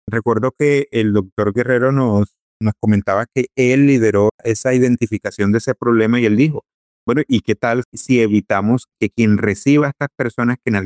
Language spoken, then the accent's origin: Spanish; Colombia; nos unamos como colombianos